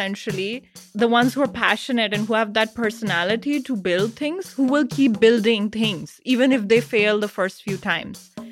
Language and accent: English; Delhi, India; I've had, an interesting upbringing, like growing up in India, in Delhi, and then doing my bachelor's in another like smaller city.